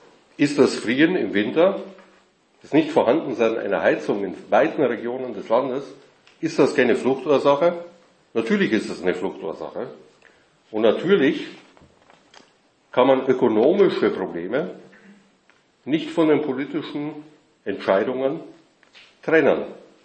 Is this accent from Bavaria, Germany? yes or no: yes; Munich, Bavaria, Germany; dann finde ich dort Lokalitäten, die finde ich so in München, wo ich herkomme, so nicht.